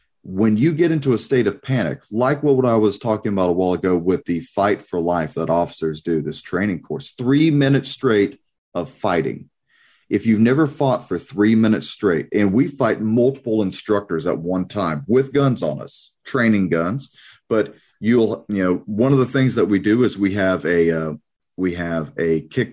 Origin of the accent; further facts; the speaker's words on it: United States; As an American, I take offense